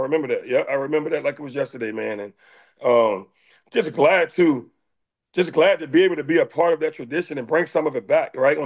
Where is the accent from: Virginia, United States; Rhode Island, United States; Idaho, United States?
Virginia, United States; Norfolk; But I'm from Norfolk, so I always wanted to go home.